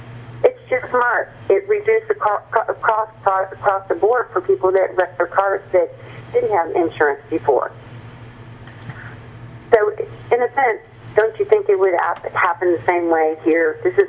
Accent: Texas, United States; Now, I grew up in South Texas. I have lived in rural areas

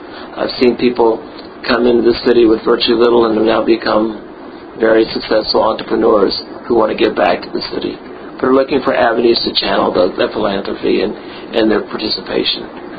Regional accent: Houston, Texas, United States; I grew up in the East End. I mean, I've lived in this city, this county, for almost 60 years. And so growing up in the East End, living in Spring Branch, later on working in the Fifth Ward, working in downtown, working in Southwest Houston

